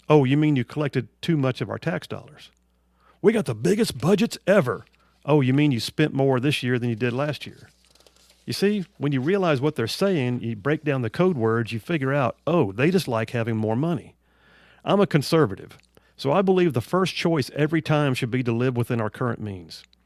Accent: Huntsville, Alabama, United States; When I was a kid growing up in South Huntsville, everybody knew the gas was cheaper across the Tennessee River Bridge.

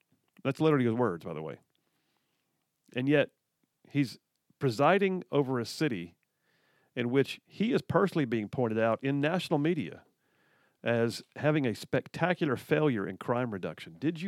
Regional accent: Birmingham, Alabama, United States; I grew up, did a lot of my growing up in West Birmingham. I used to go eat at the Inslee Grill. My dad graduated from Inslee High School. My granddaddy was a steel worker. I ran barefoot through the streets of Wylam. I love Birmingham.

